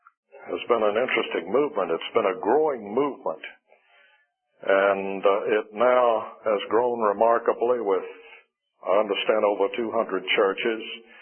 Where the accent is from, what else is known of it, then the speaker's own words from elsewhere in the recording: South Carolina, United States; I grew up in South Carolina, and I know Thornwell Orphanage